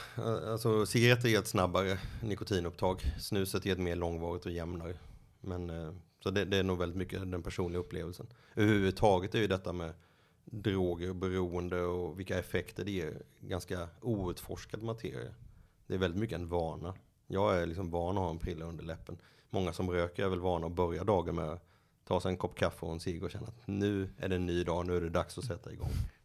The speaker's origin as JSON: {"language": "Swedish", "region": "Småland", "country": "Sweden", "said": "Det är en del av min identitet som svensk och som fattig bonddräng från Småland."}